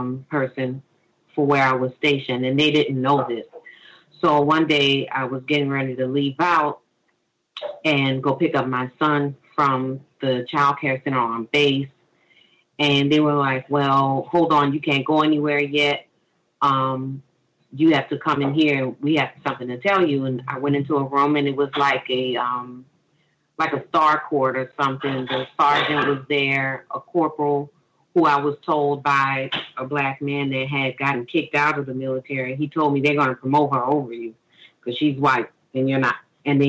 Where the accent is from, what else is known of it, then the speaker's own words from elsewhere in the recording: New Orleans, Louisiana, United States; I'm from New Orleans, and they happened to station me in New Orleans a year before Hurricane Katrina.